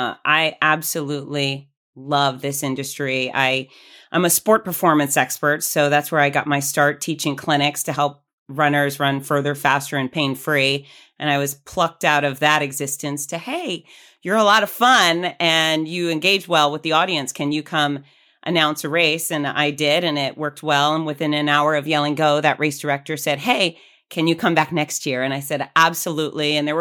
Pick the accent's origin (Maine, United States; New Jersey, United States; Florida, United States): Florida, United States; It seems like everybody enjoyed my home state, which I was happy to welcome and host you all here.